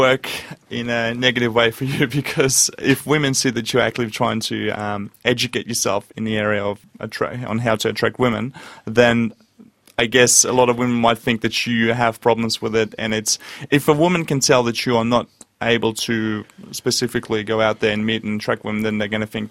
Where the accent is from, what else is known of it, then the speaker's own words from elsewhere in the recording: Russia; English is a second language; now in Australia; I'm actually from Russia originally, so I've been living in Australia for the last 18 years, so I've still got that small accent.